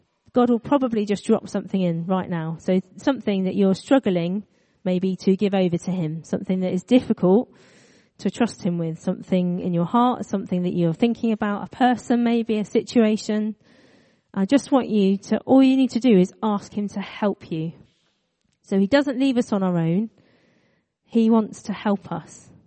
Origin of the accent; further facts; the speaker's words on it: South East England, United Kingdom; now in Coventry, United Kingdom; I did not think that I would end up living as far away from the sea that you can get, because I grew up near Brighton.